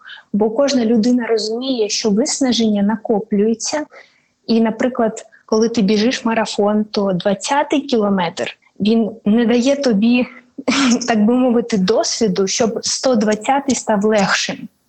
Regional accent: Luhansk, Luhansk Oblast, Ukraine; moved away as an adult; also born or lived in Kyiv; в березні місяці я поїхала з Києва, де я мешкала протягом останніх 8 років, бо я народилася і виросла в Луганську. Я поїхала до Луцька.

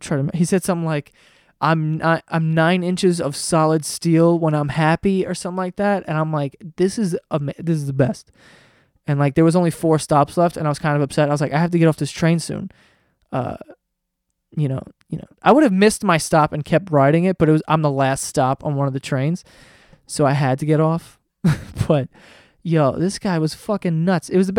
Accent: New York, United States; A lot of people get upset that I say axe, because I don't know, I'm from New York

